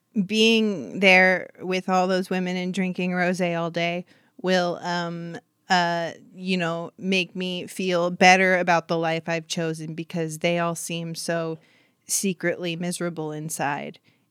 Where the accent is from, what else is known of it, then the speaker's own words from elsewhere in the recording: Huntington Beach, California, United States; You know, I'm from Huntington Beach, California.